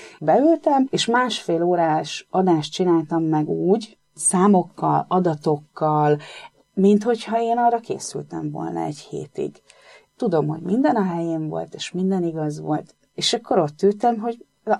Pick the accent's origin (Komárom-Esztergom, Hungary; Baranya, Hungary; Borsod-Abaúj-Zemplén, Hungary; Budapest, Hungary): Komárom-Esztergom, Hungary; Esztergom; Esztergomba. Én esztergomi vagyok.